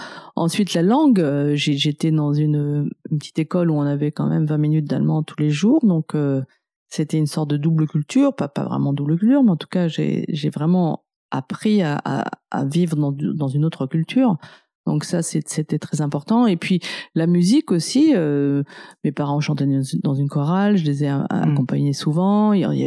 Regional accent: Paris, Île-de-France, France; born there; Alors, moi, je suis née à Paris.

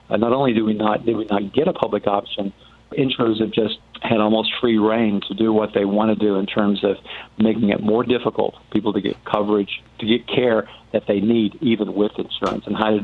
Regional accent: Tennessee, United States; an outdoor clinic near where I grew up in Tennessee several years ago.

